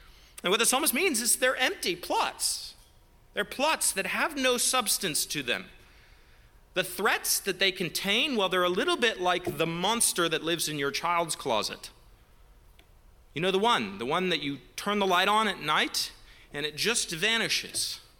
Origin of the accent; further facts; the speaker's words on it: Canada; It's unnerving to think that in my home country, in Canada